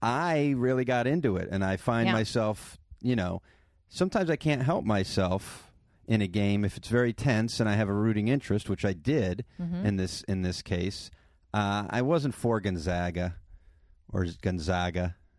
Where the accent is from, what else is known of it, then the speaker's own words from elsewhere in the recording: New York, United States; born there; I was born in New York.